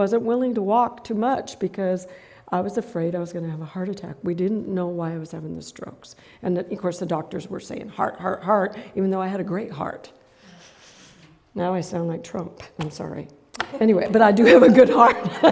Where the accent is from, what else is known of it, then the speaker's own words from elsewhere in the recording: Alaska, United States; I'm from Alaska.